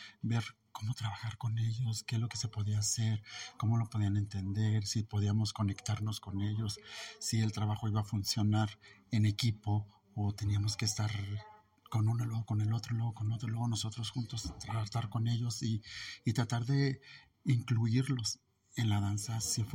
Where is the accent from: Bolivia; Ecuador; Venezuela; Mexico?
Mexico; Calvillo, Aguascalientes; yo soy de Calvillo, no soy de aquí de Aguascalientes, entonces es muy complicado el transportarse uno de Calvillo hacia acá